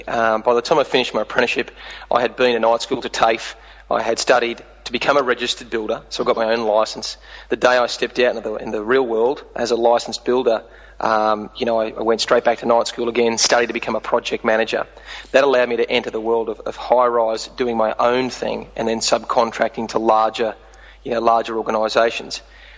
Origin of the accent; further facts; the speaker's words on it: Brisbane, Queensland, Australia; I grew up in Brisbane with my folks, and at about 16 years old, really came to the conclusion that school wasn't a good match for me at that time.